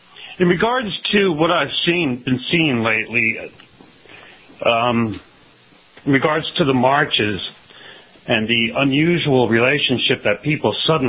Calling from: Las Vegas, Nevada, United States; I'm calling from Las Vegas, Nevada.

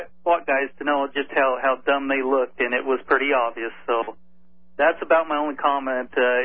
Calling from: Colorado, United States; I'm calling from Northeast Colorado.

